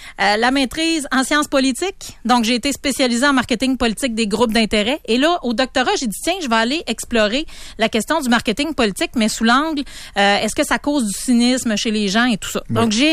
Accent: Baie-Comeau, Quebec, Canada; Donc, moi, j'ai grandi à Baie-Comeau, mais j'ai été baptisée dans Charlevoix parce que la famille est toujours restée dans Charlevoix.

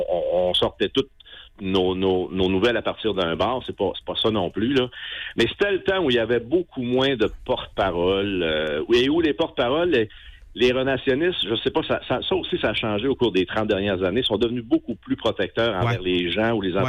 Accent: L'Ascension-de-Notre-Seigneur, Quebec, Canada; je suis natif de l'Ascension, mais dès que j'ai commencé à travailler à Alma, j'ai déménagé dans la ville.

